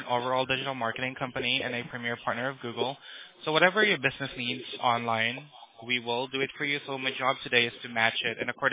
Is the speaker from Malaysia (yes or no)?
no; Philippines; English is a second language; now in California, United States; So, I am Filipino.